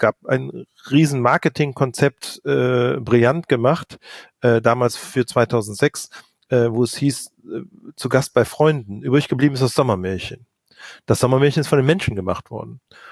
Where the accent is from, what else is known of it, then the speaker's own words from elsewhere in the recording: Cologne, North Rhine-Westphalia, Germany; Ich bin selber Kölner